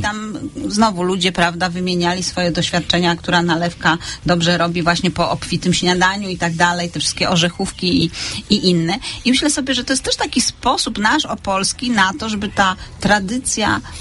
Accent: Wrocław, Lower Silesian Voivodeship, Poland; ja pochodzę z Wrocławia, mój mąż z Opolszczyzny

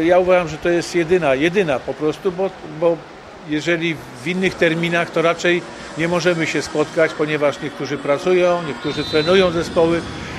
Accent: France; Ja po prostu jestem z Francji

